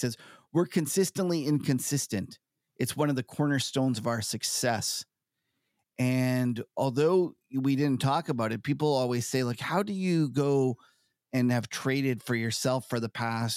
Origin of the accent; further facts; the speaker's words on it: Canada; I'm a Canadian in terms of, so we just kind of naturally lean a little more left.